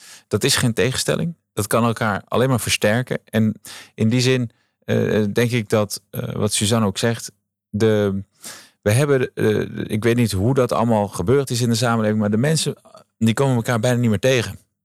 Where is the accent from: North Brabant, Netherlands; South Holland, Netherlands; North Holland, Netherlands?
North Holland, Netherlands; Haarlem; Ik kom uit Haarlem, de mooiste stad van Nederland. En daar kan ik ook over praten als het echt alsof het mijn stad is. Ook, ik heb er natuurlijk al een paar jaar niet meer actief gewoond. Maar het is nog van mij en het hoort bij mij.